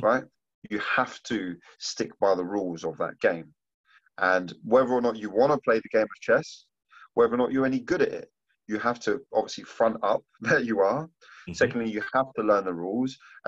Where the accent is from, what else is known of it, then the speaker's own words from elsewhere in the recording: Tottenham, London, United Kingdom; also born or lived in Mauritius; I was born in Mauritius, a third world country. It, you know, it's still a developing country. Mm-hmm. I grew up in Tottenham, right?